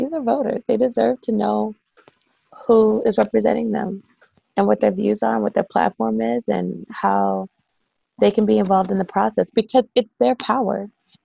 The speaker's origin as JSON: {"language": "English", "town": "Calvert County", "region": "Maryland", "country": "United States", "tie": "born or raised there", "said": "Okay, so I'm born and raised in Calvert County, Maryland. And if people are familiar with that, they might know Chesapeake Beach, Solomon's Island. Annapolis is not too far from me."}